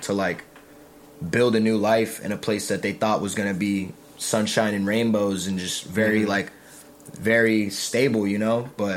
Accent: Utah, United States; Like Utah really just like built me up differently because it's just such a different culture out there.

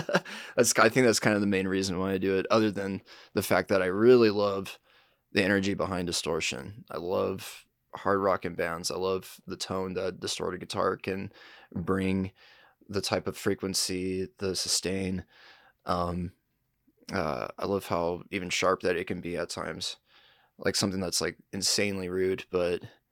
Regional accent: California, United States; now in Salt Lake City, United States; I'm from Salt Lake City, Utah. Originated actually out of California, but have been out here since 2020.

